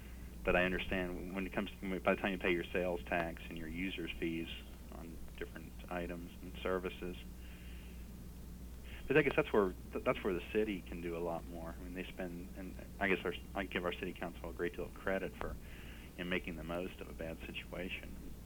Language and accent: English; Cincinnati, Ohio, United States; I grew up here in Cincinnati, and I lived here 30 years